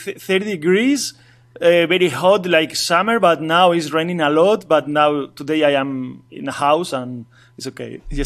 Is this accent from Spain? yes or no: yes; Asturias, Spain; English is a second language; I grew up in the north coast of Spain. The name region is Asturias.